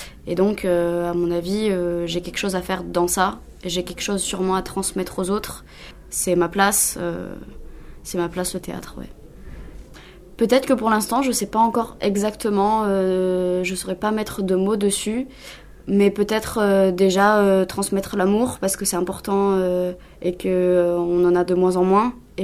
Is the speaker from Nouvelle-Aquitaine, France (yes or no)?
no; Narbonne, Occitanie, France; also born or lived in Normandy; now in Montpellier, France; j'ai 20 ans, je suis née en Normandie et j'ai grandi du côté de Narbonne dans l'Aude pour finir là aujourd'hui depuis 3 ans à Montpellier mes études.